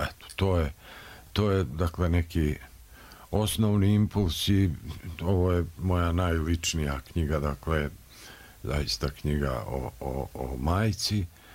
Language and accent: Bosnian; Herzegovina, Bosnia & Herzegovina; Ja sam iz Hercegovine, pa je tamo, dakle, jezičko